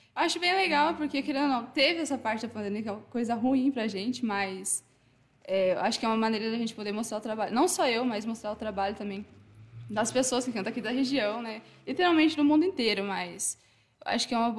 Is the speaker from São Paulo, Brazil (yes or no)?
yes; Assis, São Paulo, Brazil; Então, eu sou daqui de Assis, né? Nasci em Cajamodo, mas assim que nasci já vim morar pra cá.